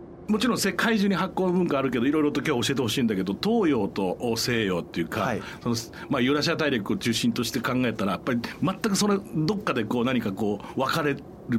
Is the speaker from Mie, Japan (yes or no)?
no; Osaka, Japan; born there; 僕はあの大阪生まれで、あの母方が琵琶湖のあたりなんで、